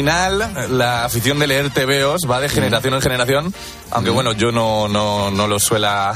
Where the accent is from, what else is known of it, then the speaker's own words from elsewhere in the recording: Castilla-La Mancha, Spain; que yo como soy de La Mancha, pues seguro que también.